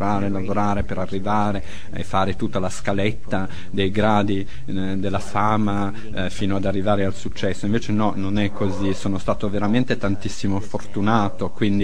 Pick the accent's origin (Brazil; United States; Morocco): United States; now in France; Io mi sono trasferito dall'America 8 anni fa, sono venuto a vivere in Europa, adesso vivo in Francia, e devo dire, mi è servita questa esperienza, perché è stato solo quando io me ne sono andato dall'America che mi sono davvero reso conto di quanto americano io davvero fossi e sono